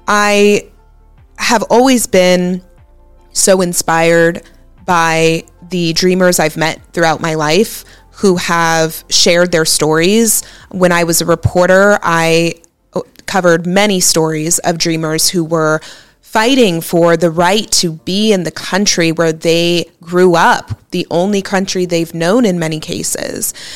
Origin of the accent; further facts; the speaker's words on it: Arizona, United States; I was born and raised here in Arizona, and I think so many people raised in Arizona, especially as brown kids, you know how hard it is to be raised in this state.